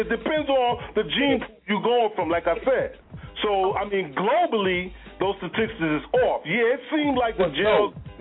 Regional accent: Brooklyn, New York, United States; And I know what you're saying, because I'm born and raised in Brooklyn.

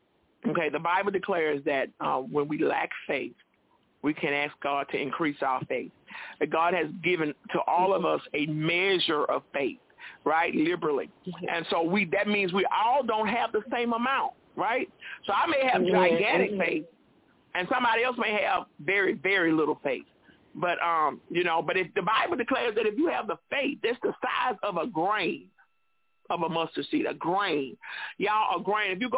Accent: Mobile, Alabama, United States; Mobile, Alabama. That's my hometown, y'all.

